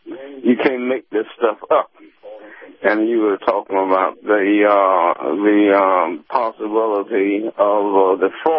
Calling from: Osceola, Georgia, United States; I'm calling from Osceola, Georgia.

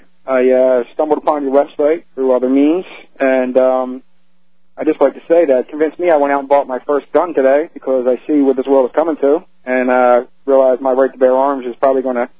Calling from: Philadelphia, Pennsylvania, United States; How you doing, Alex? Calling from Philadelphia.

